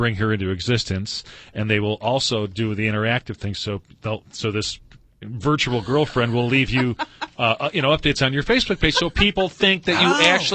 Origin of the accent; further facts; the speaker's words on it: Rochester, New York, United States; Yeah, but I'm from Rochester.